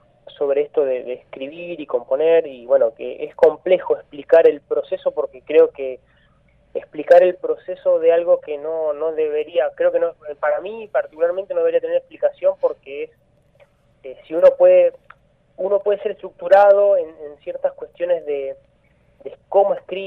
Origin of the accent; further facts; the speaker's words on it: Las Heras, Argentina; now in La Plata, Argentina; nacimos en Las Heras los tres, nos criamos ahí, nos conocimos, en ese momento la localidad era mucho más chica de lo que es ahora.